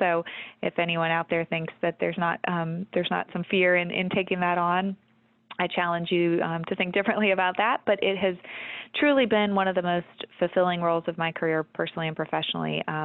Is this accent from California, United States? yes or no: no; Ohio, United States; I'm originally from Ohio, came down here for what I thought was going to be a one-year job.